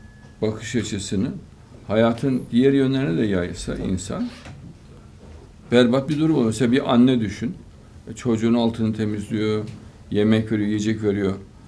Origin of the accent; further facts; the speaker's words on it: Ankara, Turkey; Memleketin nere dedi? Ankara dedim.